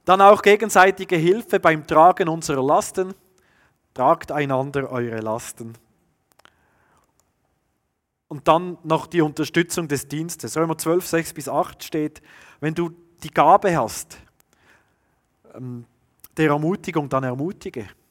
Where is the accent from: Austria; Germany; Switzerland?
Switzerland; und das sind wir Schweizer ja eigentlich immer, sind nie ganz bei 10